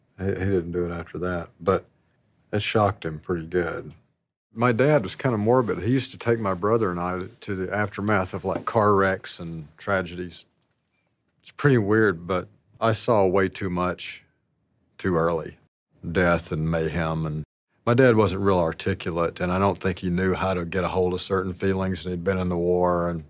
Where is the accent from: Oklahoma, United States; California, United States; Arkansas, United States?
Arkansas, United States; Alpine; I grew up in Alpine, Arkansas, and the population there was 110. So we lived in the woods.